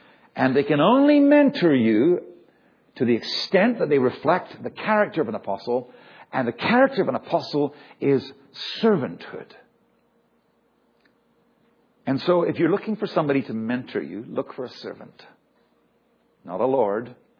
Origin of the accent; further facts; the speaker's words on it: Scotland, United Kingdom; moved away as an adult; now in Canada; We came from Scotland, and these people were also from Scotland